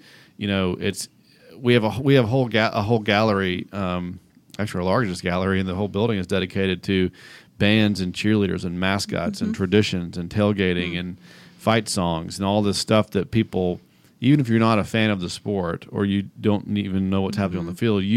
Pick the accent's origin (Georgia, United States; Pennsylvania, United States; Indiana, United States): Georgia, United States; Atlanta; growing up in Atlanta, you had to pick one as soon as you knew what you were talking about, and that's who you are.